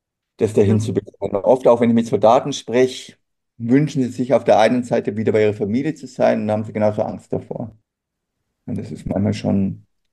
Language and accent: German; Bamberg, Bavaria, Germany; mit dem Zug nach Bamberg, meine Heimatstadt.